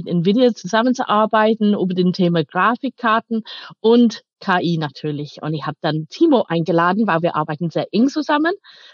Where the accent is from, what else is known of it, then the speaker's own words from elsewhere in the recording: England, United Kingdom; German is a second language; now in Germany; Ich komme aus England